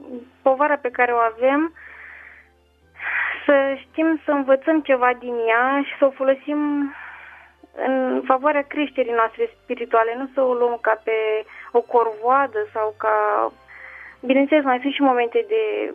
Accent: Bacău, Bacău County, Romania; din Bacău, dumneavoastră mă cunoașteți.

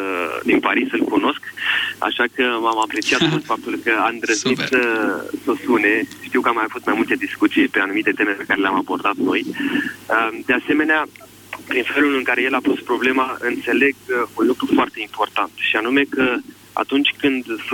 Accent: Romania; Noi am crescut aici, în România

